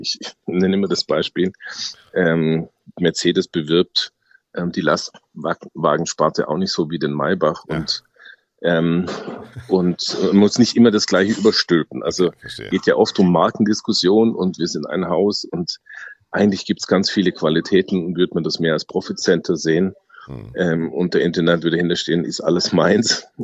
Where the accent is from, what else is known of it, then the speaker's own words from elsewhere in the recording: Heidenheim, Baden-Württemberg, Germany; born there; Beide sind wir gebürtige Heidenheimer.